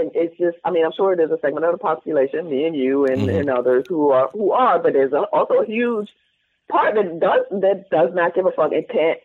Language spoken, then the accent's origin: English; Ireland; I'm from Ireland.